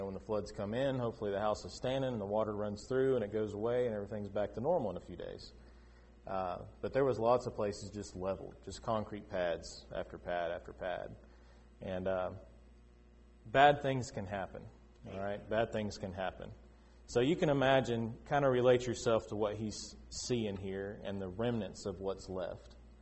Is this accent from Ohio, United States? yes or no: no; Florida, United States; I grew up in Florida. Never experienced a truly bad hurricane where we lived at.